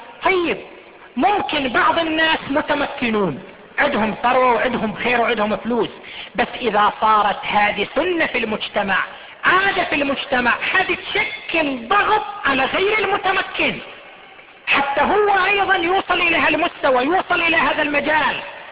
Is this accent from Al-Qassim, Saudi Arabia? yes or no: no; Qatif, Eastern Province, Saudi Arabia; والان الحمد لله صارت عندنا في القطيف